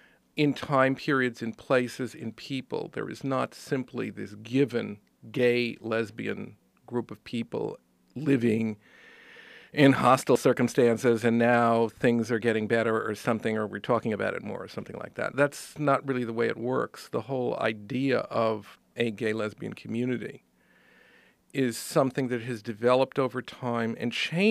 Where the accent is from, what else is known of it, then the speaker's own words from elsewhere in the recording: New York, United States; moved away as an adult; now in Los Angeles, United States; I came out here from New York. I moved out here in the mid-70s, and you could have bowling parties in the middle of La Brea Boulevard.